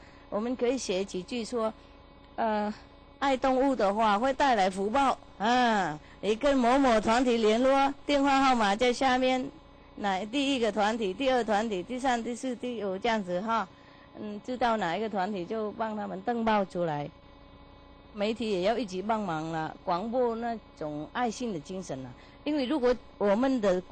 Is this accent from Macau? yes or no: no; Taiwan; 我想我们台湾哈，我们台湾人啊，那么好，那么善良啊